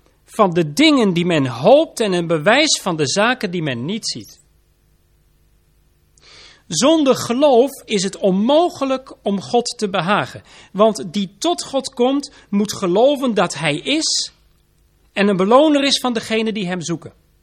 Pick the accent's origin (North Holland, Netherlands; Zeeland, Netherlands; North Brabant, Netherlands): Zeeland, Netherlands; Vlissingen; Ik kom zelf uit Zeeland, uit Vlissingen, ik weet wat de zee doet.